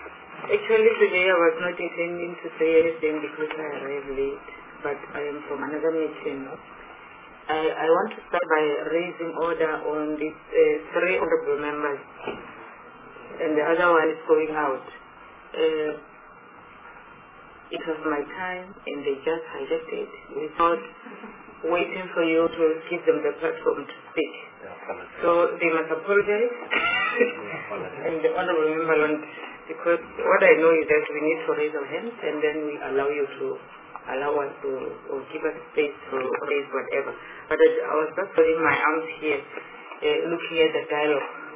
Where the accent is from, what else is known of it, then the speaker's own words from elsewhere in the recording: Limpopo, South Africa; I am from Limpopo.